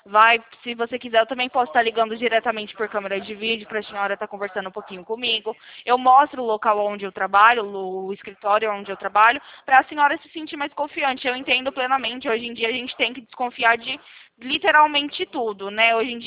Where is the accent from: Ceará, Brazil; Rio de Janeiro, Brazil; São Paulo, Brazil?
São Paulo, Brazil; eu não sou de São Carlos. Eu sou do interior de São Paulo.